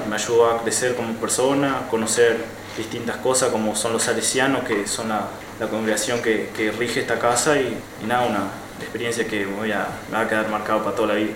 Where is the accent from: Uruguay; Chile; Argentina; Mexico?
Uruguay; Baltasar Brum, Artigas; Baltasar Urún, cerca de Salto, más o menos. Un pueblito ahí de unos 3.000 habitantes.